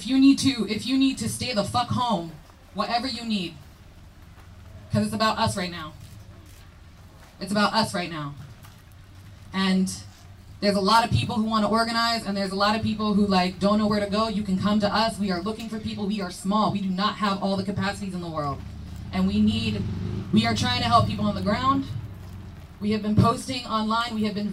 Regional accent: Virginia, United States; I'm from Virginia. Charlottesville was not that long ago.

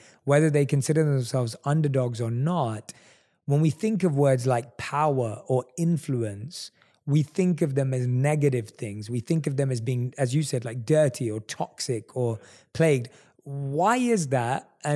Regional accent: London, United Kingdom; I was in North London. So majority area of Tottenham and Wood Green, are not considered South Asian areas generally.

